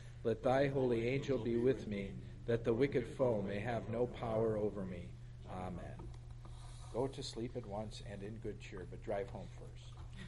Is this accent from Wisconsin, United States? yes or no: yes; Milwaukee, Wisconsin, United States; This is what my family used to say before we would go to bed at night growing up in Milwaukee.